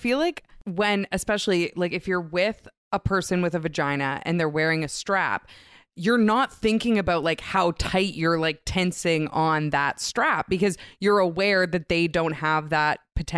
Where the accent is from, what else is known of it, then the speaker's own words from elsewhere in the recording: Vancouver, British Columbia, Canada; I'm a lesbian from Vancouver, Canada.